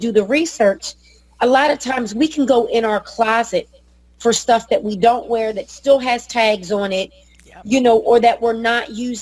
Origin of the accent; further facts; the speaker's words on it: New Jersey, United States; I know for me, I'm in the tri-state area, Philadelphia, New Jersey, and Delaware, and I'm originally from New Jersey.